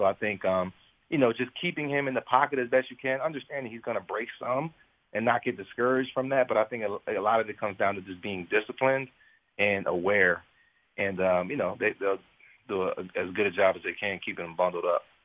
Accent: Coatesville, Pennsylvania, United States; my hometown in Coatesville

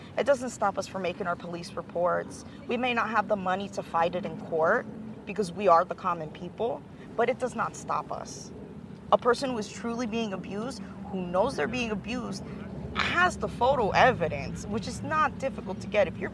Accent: United States; I mean, I guess as an American, it's a little different, you know, because we do radically view...

